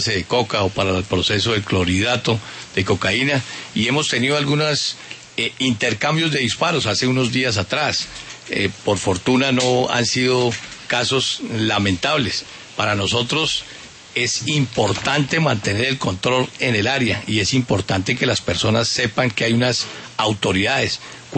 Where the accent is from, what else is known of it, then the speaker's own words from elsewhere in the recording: Colombia; Somos hombres de carne y hueso, hombres y mujeres de carne y hueso, que tenemos la misma cultura que tiene el pueblo colombiano.